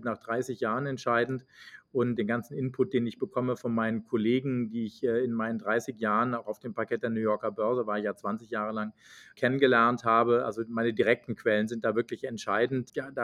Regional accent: Schlüchtern, Hesse, Germany; moved away; Also ich bin in der Gegend von Frankfurt aufgewachsen, in Schlüchtern, in Osthessen, und bin dann quasi von der Schule runter, bin nach Düsseldorf gezogen

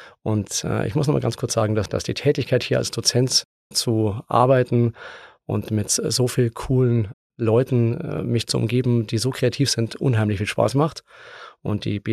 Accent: Munich, Bavaria, Germany; Ich bin aus München, aus der Nähe von München

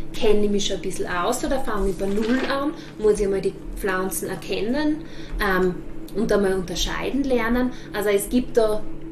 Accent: Styria, Austria; wie man bei uns in der Steiermark sagt

